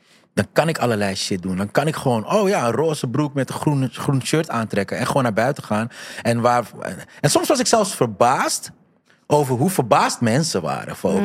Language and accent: Dutch; Amsterdam, North Holland, Netherlands; Ik ben Amsterdammer natuurlijk.